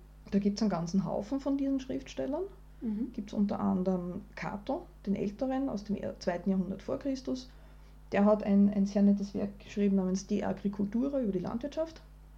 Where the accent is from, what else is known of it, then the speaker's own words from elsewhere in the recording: Austria; wie groß die Bauernhöfe bei uns in Österreich sind